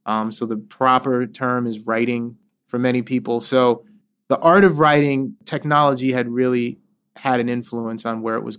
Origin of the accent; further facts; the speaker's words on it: Queens, New York, United States; I could relate to it in that where I grew up in Queens, which the double R train at the time, now it's the N line, it was called the double R